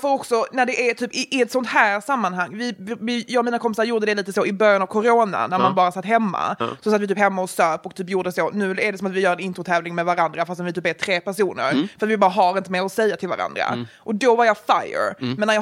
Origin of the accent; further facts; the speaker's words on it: Malmö, Skåne, Sweden; Jag är ju från Malmö. Mm. Och tycker att det är en toppen stad.